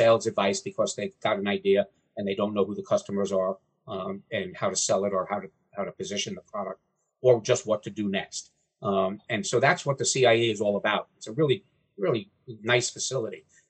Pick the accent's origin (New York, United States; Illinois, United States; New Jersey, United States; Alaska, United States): New York, United States; also born or lived in Atlanta; now in Wilmington, United States; where I grew up in New York was on the coast. So I missed that.